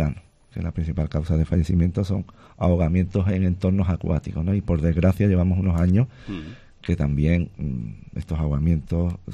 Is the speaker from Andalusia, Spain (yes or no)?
yes; Chipiona, Andalusia, Spain; Yo que soy de Cádiz, de Chipiona